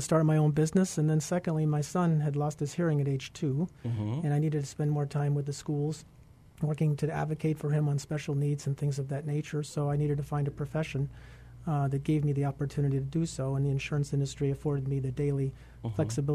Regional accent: San Diego, California, United States; Well, we've been in the Valley for 20 years. We come from San Diego, California.

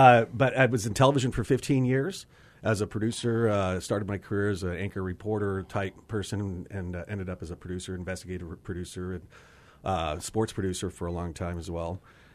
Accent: St. Louis, Missouri, United States; I grew up in the Midwest in St. Louis and went to school at the U

